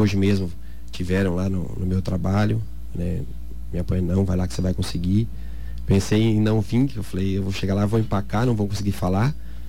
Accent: Caarapó, Mato Grosso do Sul, Brazil; Eu sou de Carapó.

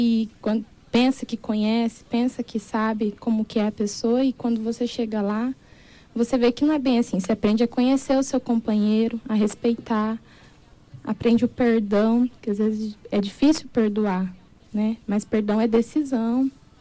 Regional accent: Dourados, Mato Grosso do Sul, Brazil; Somos do Santo, do Padre Pio, daqui de Dourados.

